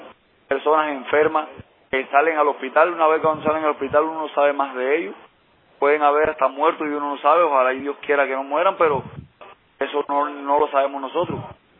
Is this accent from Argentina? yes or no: no; Cuba; now in United States; Soy cubano.